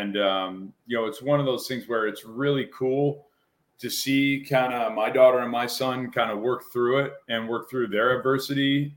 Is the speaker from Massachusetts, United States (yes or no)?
yes; Massachusetts, United States; I grew up on a dirt road in Massachusetts in a hill town that wasn't like my best. I was an only child.